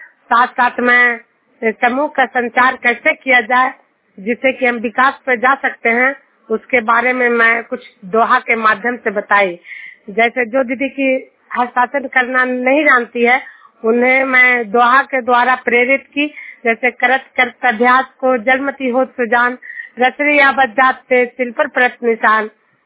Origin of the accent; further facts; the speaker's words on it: Duniya, Bihar, India; मैं नालंदा जिला हिलसा प्रखंड दुनिया गांव की निवासी हूं